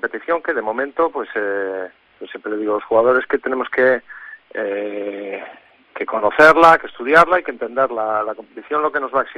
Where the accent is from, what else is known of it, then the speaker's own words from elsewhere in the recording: Bouzas, Galicia, Spain; a mí, que soy de Bouzas y rapidista